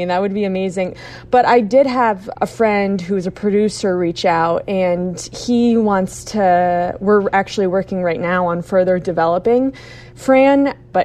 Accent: Little Compton, Rhode Island, United States; So immediately I just felt like I didn't want to use the name of my town, Little Compton.

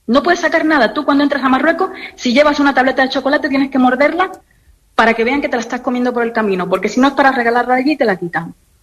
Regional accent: Cuba; moved away; yo soy cubana, yo no tengo nada que perder, ya yo perdí mi país. Mi hijo ha nacido aquí.

